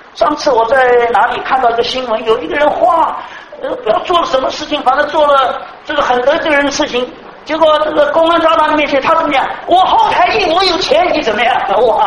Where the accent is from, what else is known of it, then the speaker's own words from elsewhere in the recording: China; 我们中国人大概原文翻不出来了